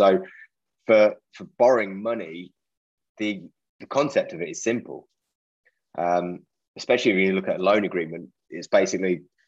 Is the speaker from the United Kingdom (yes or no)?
yes; England, United Kingdom; I think the UK actually, as English people or UK citizens, we really struggle with asking for advice.